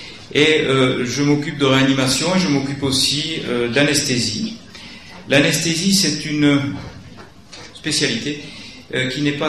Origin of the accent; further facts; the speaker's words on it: Toulouse, Occitanie, France; à Toulouse en plus, parce que je suis toulousain, donc ça me fait doublement plaisir.